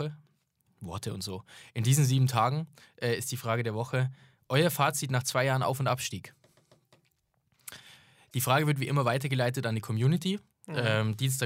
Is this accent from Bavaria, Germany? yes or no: yes; Augsburg, Bavaria, Germany; wie sonst ist in München als Augsburger.